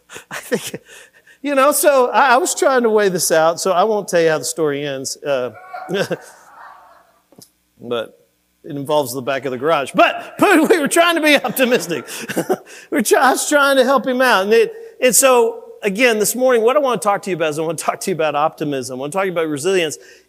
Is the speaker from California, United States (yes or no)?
no; Kentucky, United States; Because you understand, I grew up in Kentucky. I had 3 cornfields around me.